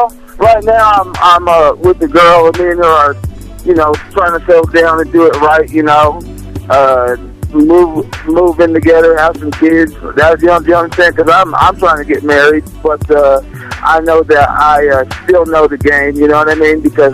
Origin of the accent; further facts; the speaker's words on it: Colorado, United States; I'm from Colorado. Right now I'm in Colorado Springs.